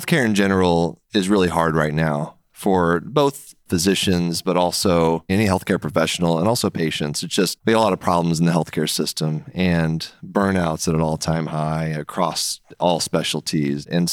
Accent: Houston, Texas, United States; Yeah, I first started doing stand-up comedy growing up in Houston.

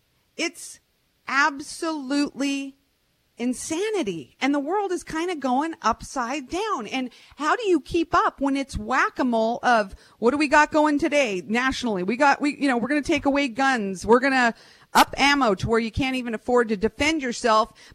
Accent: United States; I mean, I'm an American. I have freedom of speech

